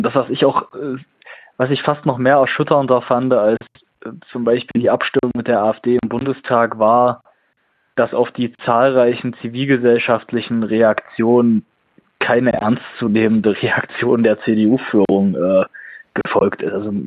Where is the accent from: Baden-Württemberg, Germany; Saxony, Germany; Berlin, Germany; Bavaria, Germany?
Saxony, Germany; Zwickau; in meiner Heimatstadt Zwickau in Westsachsen mit 90.000 Einwohnern